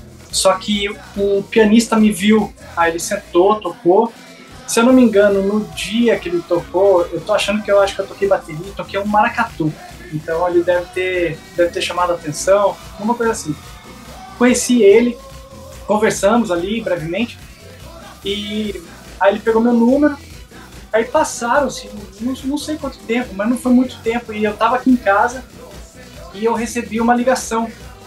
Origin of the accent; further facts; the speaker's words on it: Brazil; Eu falei: bom, Stanley, eu sou brasileiro e sou percussionista brasileiro.